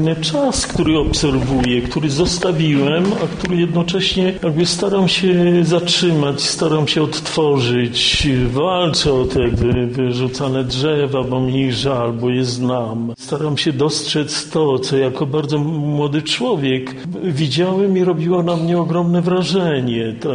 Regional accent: Wieluń, Łódź Voivodeship, Poland; ważny jest dla mnie jeszcze ten cały anturaż wieluński, ten piękny pejzaż, który tutaj jest, a całe dzieciństwo spędziłem w pięknym miejscu.

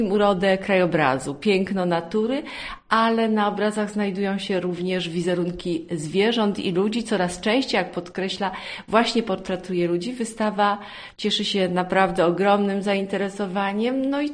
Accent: Wieluń, Łódź Voivodeship, Poland; Jak ja powiedziałam, że jestem z Wielunia

